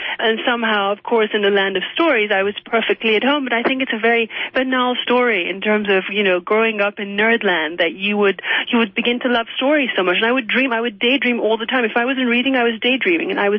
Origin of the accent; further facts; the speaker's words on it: Iran; also born or lived in Paris, France; Well, it began because I was an exiled Iranian child. I was born in Paris, actually, but we had very briefly lived in Iran, and we came out at the time of the revolution.